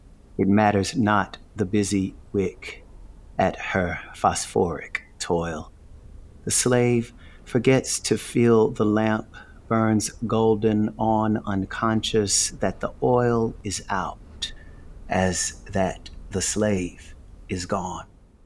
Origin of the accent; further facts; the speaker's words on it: the South, United States; I guess I'm just from the South